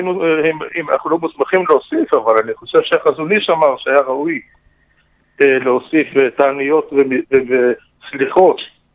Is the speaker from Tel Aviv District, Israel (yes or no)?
yes; Bnei Brak, Tel Aviv District, Israel; אני גר בבני ברק, נולדתי בבני ברק.